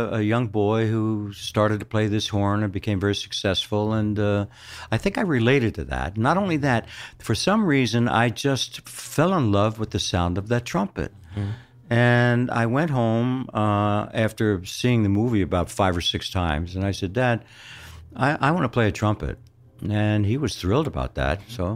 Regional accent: Philadelphia, Pennsylvania, United States; I am born and raised in Philadelphia, South Philadelphia.

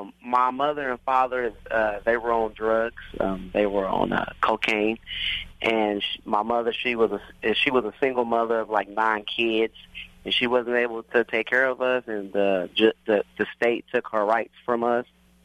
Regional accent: Oklahoma City, Oklahoma, United States; I grew up in Oklahoma City.

